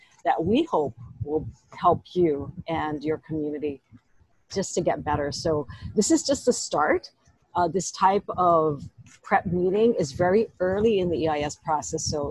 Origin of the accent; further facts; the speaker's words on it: Pearl City, Hawaii, United States; I grew up in Pearl City, it's the same way.